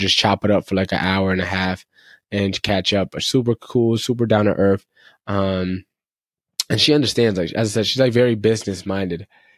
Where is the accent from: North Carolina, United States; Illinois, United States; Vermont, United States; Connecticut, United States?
Connecticut, United States; now in Florida, United States; And I'm from Connecticut, and I'm out here in Florida.